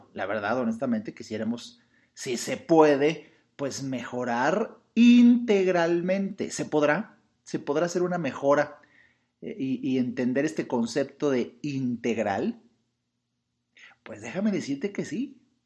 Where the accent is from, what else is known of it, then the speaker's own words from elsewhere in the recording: Mexico; como mexicanos